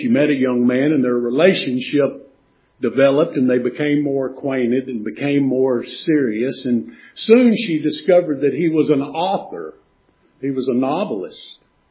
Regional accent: Kentucky, United States; I'm from Western Kentucky.

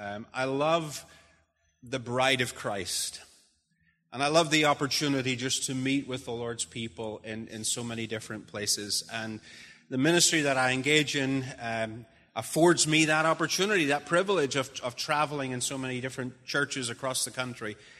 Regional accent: Northern Ireland, United Kingdom; accent: Northern Irish; It's from Northern Ireland. But increasingly, my accent is changing. But when I get passionate about something, then the accent changes into a Northern Irish accent.

